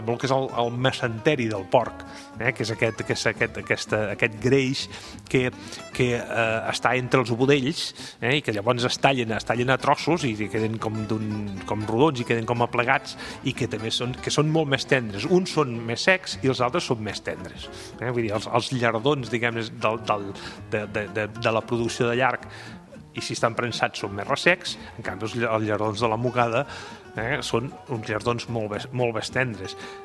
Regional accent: Catalonia, Spain; now in Barcelona, Spain; sobretot per la meva procedència, sobretot de Terres de Ponent, jo soc de la Conca Barberà, i allà, vull dir, en diuen llardons, i aquí a Barcelona també, que fa molts anys que hi estic

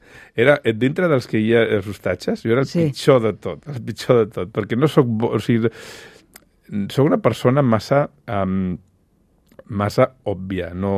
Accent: Barcelona, Catalonia, Spain; Jo soc originalment de Sarrià, però jo no em sentia bé a Sarrià

